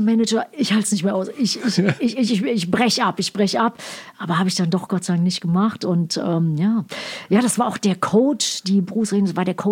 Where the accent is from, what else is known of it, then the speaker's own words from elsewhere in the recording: North Rhine-Westphalia, Germany; ich bin im Ruhrpott aufgewachsen